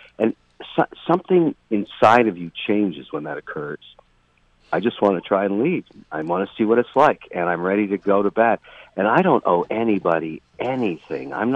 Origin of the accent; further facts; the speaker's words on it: Montreal, Quebec, Canada; born there; I'm a Canadian citizen. I was born in Montreal